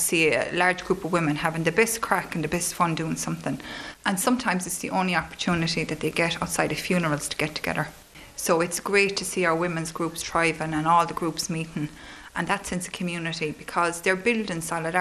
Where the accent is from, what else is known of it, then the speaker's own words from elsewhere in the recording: Killarney, Munster, Ireland; I grew up in Killarney, and I grew up surrounded by love, I suppose, Brenda, surrounded by a large traveller family, but also my settled neighbours.